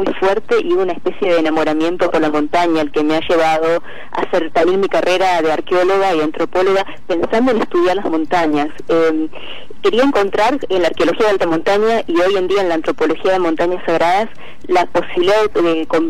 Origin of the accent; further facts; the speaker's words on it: Buenos Aires, Argentina; Yo soy nacida en Buenos Aires, así que me crié sin montañas